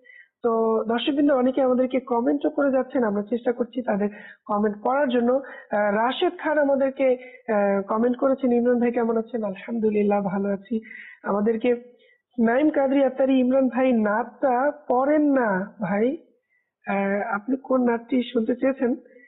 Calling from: Habiganj, Sylhet Division, Bangladesh; আমি সিলেটের হবিগঞ্জ জেলা থেকে

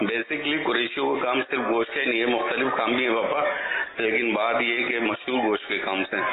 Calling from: Orangi, Sindh, Pakistan; اورنگی سے عرض کر رہا ہوں, حضور آپ نے جو ارشاد فرمایا قریشیوں کے بارے میں, الحمدللہ میرا تعلق اسی قبیلہ قریش سے ہے

